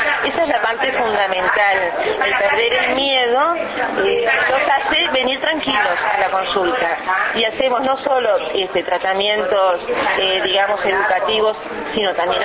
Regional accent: San Ramón, Canelones, Uruguay; En mi caso, que soy de San Ramón

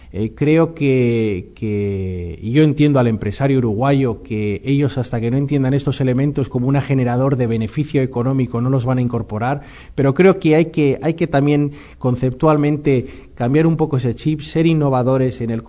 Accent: Basque Country, Spain; yo vengo del País Vasco

